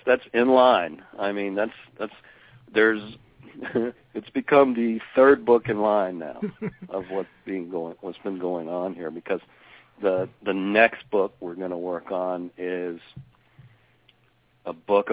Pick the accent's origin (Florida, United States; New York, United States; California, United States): Florida, United States; also born or lived in Virginia; now in New Jersey, United States; Well, I'm not from New Jersey. Please, please. I'm a southern boy. I'm just living here for the next 5 years. I'm actually born in Virginia and raised and grew up in Florida, so I'm a Florida boy.